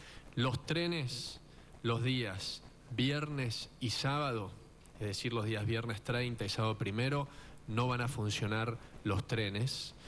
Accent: Argentina; de lo que somos capaces los argentinos.

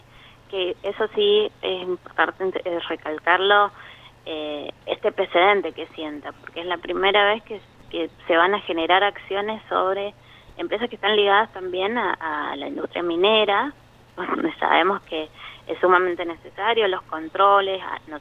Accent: San Juan, Argentina; somos huarpes, que somos sanjuaninos, que vivimos en San Juan

